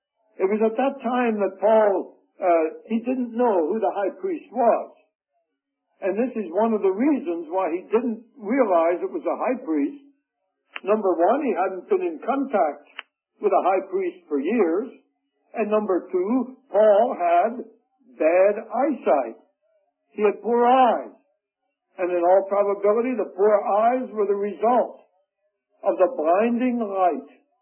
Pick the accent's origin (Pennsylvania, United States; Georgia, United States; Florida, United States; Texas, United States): Pennsylvania, United States; When I was growing up in Pennsylvania during the Depression, we had chickens.